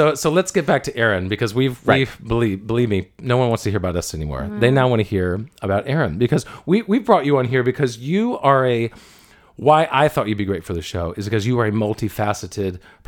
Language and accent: English; Alabama, United States; Oh, where are you from? Alabama. Oh, Alabama. That's what I get all the time.